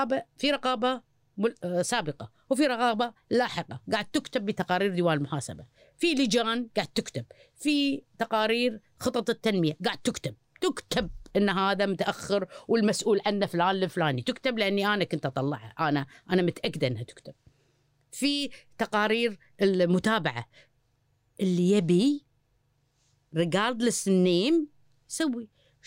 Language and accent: Arabic; Kuwait; لأن إحنا نفسنا ككويتيين خلنا أقول قبل 15 سنة أفضل من الحين